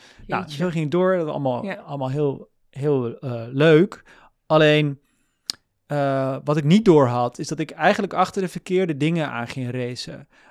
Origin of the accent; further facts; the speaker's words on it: Alphen aan den Rijn, South Holland, Netherlands; Dus ik ben opgegroeid in Alphen aan den Rijn. Dat ligt er midden in de Randstad. Ik vond het daar heel saai.